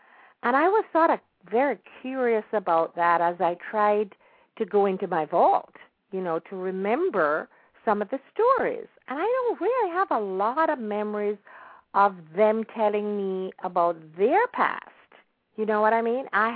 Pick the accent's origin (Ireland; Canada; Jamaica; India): Jamaica; now in United States; up in the Jamaican culture, although I have spent most of my years here in the United States, and I'm an American, and I am an American citizen, but I still am rooted